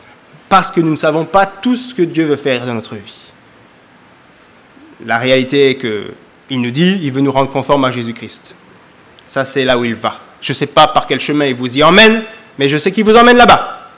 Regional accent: Lille, Hauts-de-France, France; Je viens de Lille, vous êtes à Grenoble.

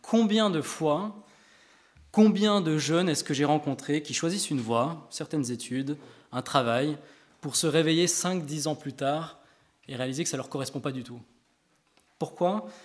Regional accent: Switzerland; also born or lived in England; now in France; je suis français, je m'implique là-dedans, mais j'ai grandi en Suisse, ma femme est allemande, et puis on a habité plusieurs années en Angleterre

